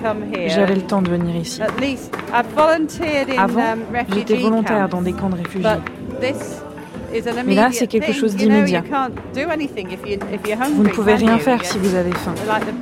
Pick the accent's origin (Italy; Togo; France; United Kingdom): United Kingdom; French is a second language; Je viens du Royaume-Uni. Je suis venue cette fois-ci, mais j'étais déjà venue avant.